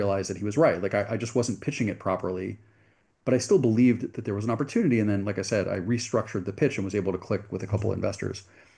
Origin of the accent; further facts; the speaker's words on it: United States; moved away as an adult; now in Jerusalem, Israel; I'm from the US. You can hear from my accent. I'm not from Israel. I moved to this country years ago as a lawyer